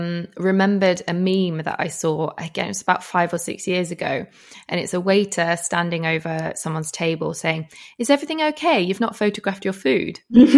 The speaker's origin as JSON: {"language": "English", "region": "Yorkshire and the Humber", "country": "United Kingdom", "said": "We're both from West Yorkshire, yes. Although you still live there and I sadly don't."}